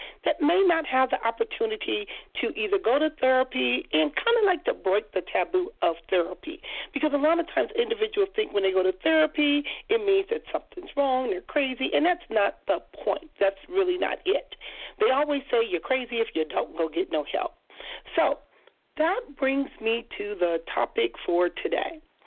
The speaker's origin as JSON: {"language": "English", "town": "Compton", "region": "California", "country": "United States", "tie": "born or raised there", "said": "growing up in Compton and just the way I grew up, I've never heard of that term before."}